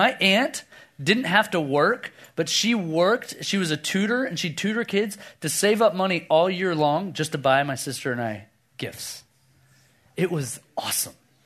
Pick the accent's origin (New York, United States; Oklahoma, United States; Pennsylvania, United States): Oklahoma, United States; I grew up in Oklahoma. I have a sister, and that's it.